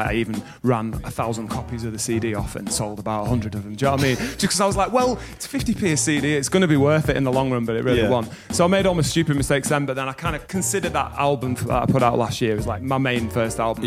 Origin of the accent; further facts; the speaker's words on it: Bradford, Yorkshire and the Humber, United Kingdom; also born or lived in Bromley; My parents, yeah, had me in Bromley, but by three they moved up to Bradford.